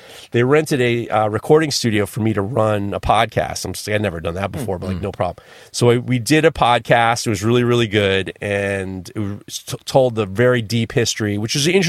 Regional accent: New York, United States; And we said, "Yes, yeah, we're from New York."

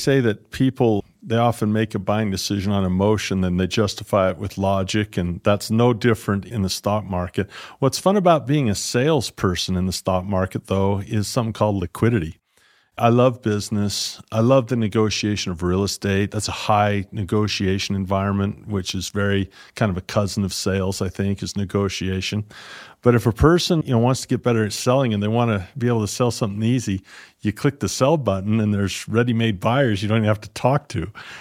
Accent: United States; Well, in my home country, the United States, the predominant retirement system is called the 401k.

